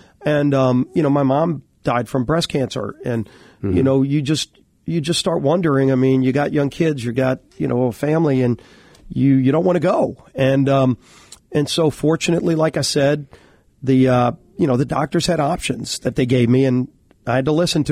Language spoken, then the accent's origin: English; New Orleans, Louisiana, United States; Yeah, we're from New Orleans. We share food.